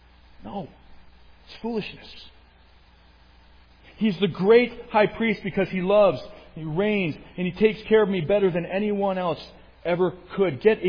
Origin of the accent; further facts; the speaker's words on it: Boston, Massachusetts, United States; I grew up in the Larry Bird days in Massachusetts, in Boston.